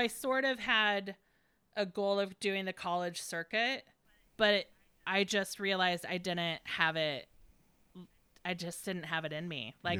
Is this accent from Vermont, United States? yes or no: no; Terre Haute, Indiana, United States; Central Indiana. I'm from Terre Haute.